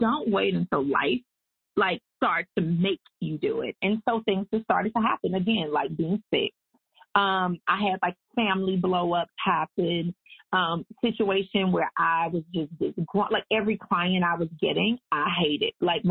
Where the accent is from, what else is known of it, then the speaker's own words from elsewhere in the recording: the South, United States; accent: Southern; I'm from the South. If you couldn't tell, I didn't even try to do standard American accent today. You got